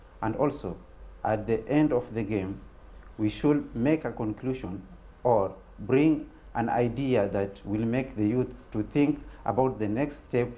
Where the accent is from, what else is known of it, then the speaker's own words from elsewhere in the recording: Kenya; and I'm from Kenya.